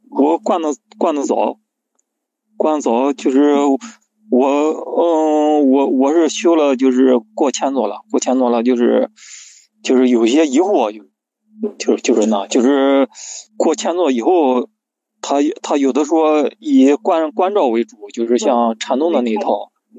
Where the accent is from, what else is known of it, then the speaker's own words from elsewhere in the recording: Shangqiu, Henan, China; 我上丘的。